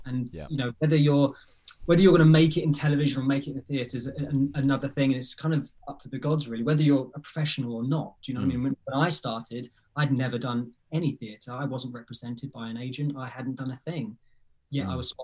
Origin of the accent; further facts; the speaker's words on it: London, United Kingdom; I grew up in Southeast London